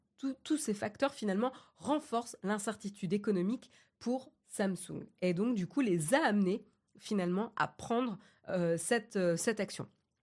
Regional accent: France; en tant que Française, avec le droit qui protège, le droit du travail qui protège quand même les employés

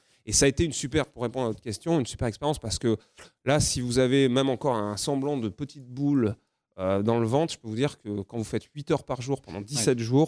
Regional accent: Grenoble, Auvergne-Rhône-Alpes, France; Je viens de Grenoble, zéro relation professionnelle.

